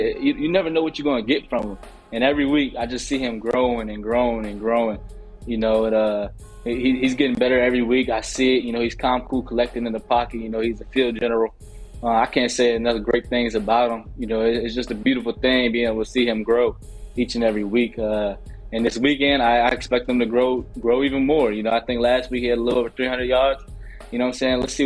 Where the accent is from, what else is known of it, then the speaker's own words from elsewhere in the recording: Virginia, United States; You know, I'm from Virginia with a school in Baltimore, but so I don't really have that Baltimore accent